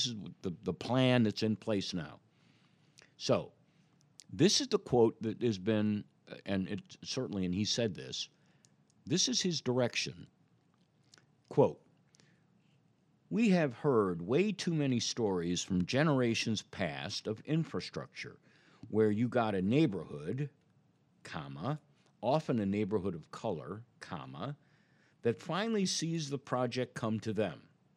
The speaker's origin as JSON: {"language": "English", "town": "Chicago", "region": "Illinois", "country": "United States", "tie": "born or raised there", "said": "Where I grew up, I grew up in Chicago, in part of the city, most of my neighbors, the vast majority, fit into a couple of categories."}